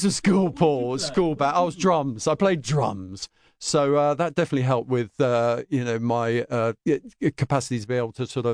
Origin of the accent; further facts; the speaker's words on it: London, United Kingdom; Well, I mean, yes, I was born in London, born in Pimlico. I'm very proud of that. And we ended up in Fulham. So, yes, I'm a born and bred Londoner.